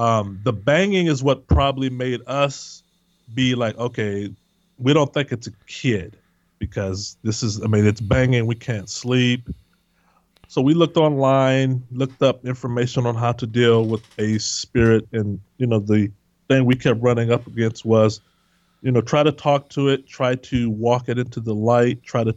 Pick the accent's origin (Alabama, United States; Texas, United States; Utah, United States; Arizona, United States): Texas, United States; I was raised, I'm originally from Texas. I was raised Southern Baptist, probably sung in the choir up until I was age 11.